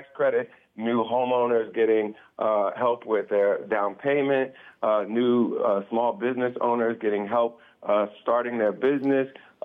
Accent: Ohio, United States; after Trump and Vance were spreading those lies about the Haitian migrants in my hometown, we were getting bomb threats in my city, and my mother still lives there.

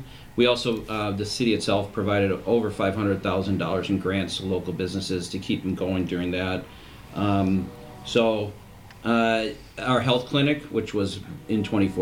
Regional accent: Waukesha, Wisconsin, United States; And I love Waukesha. It's my hometown, it's where I grew up, and I think it's a phenomenal place to live, and it's always getting better, and I wanna be part of that.

